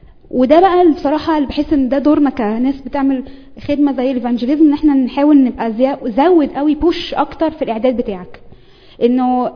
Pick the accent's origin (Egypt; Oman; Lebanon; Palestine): Egypt; طيب مين من القاده عندنا في مصر كان بيقعد كده